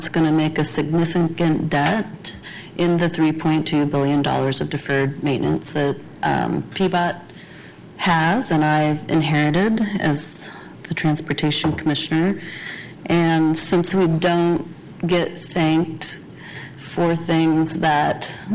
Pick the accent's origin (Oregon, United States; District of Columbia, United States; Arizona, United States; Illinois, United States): Oregon, United States; Portland; Also born and raised in Portland, but frankly think that's irrelevant when people come to give testimony.